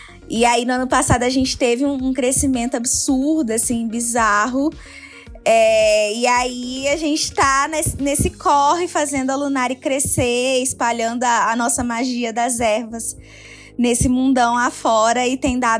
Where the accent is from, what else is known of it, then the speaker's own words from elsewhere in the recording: Belo Horizonte, Minas Gerais, Brazil; Tenho 30 anos, sou de Belo Horizonte, assim como as meninas.